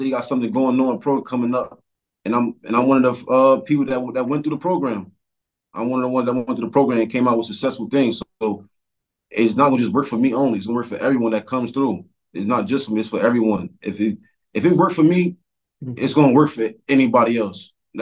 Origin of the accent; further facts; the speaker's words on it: New Jersey, United States; I'm 25 years old. I'm from New Jersey Central, to be exact.